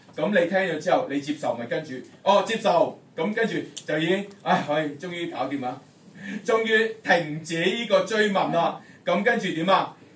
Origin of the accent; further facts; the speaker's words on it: China; 就是我們中國人最常用的